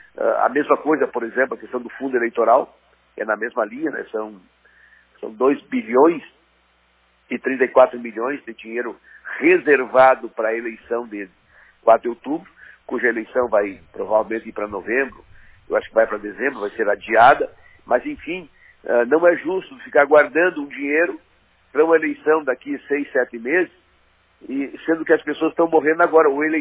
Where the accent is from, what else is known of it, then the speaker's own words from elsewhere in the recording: Santo Augusto, Rio Grande do Sul, Brazil; Eu sou interiorano aí do fundo da grota, no interior das Missões, lá em Santo Augusto, onde meu pai foi assentado. Uma família de 12 irmãos.